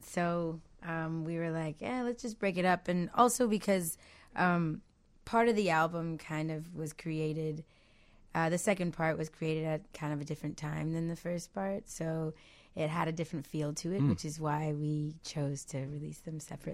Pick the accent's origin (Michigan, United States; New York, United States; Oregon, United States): Michigan, United States; Detroit; No, I'm from Detroit.